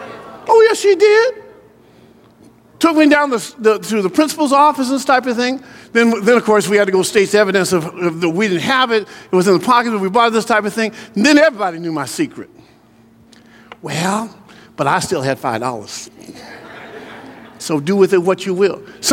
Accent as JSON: {"language": "English", "town": "Portland", "region": "Oregon", "country": "United States", "said": "where I came from, I was from Southeast Portland. We were poor. Wasn't poor, we were poor. Couldn't afford the other O-R, poor."}